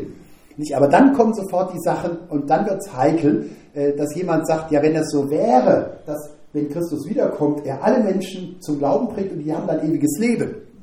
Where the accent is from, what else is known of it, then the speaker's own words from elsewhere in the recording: Rhineland, Germany; Und ich komme ja aus dem Rheinland, nicht in Köln